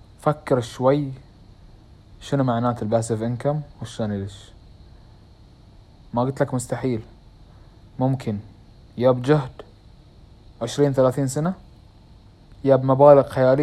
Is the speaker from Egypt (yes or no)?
no; Bahrain; احدى الشركات عندنا في البحرين